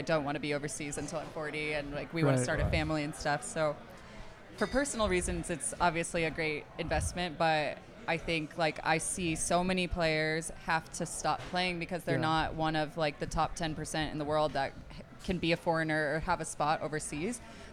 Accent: United States; I'm in America. Like, you can put me on any team and I will be okay because I get to play in my home country, so I don't care.

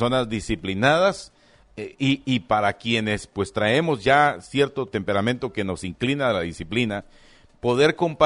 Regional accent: Guatemala; ¿Qué nos está haciendo falta como chapines?

